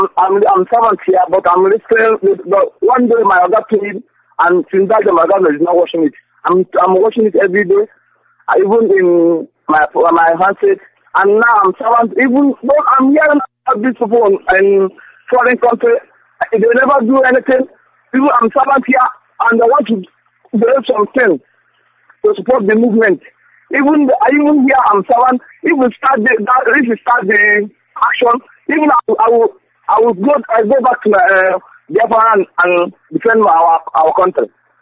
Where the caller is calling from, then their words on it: Niger State, Nigeria; I'm calling from Niger.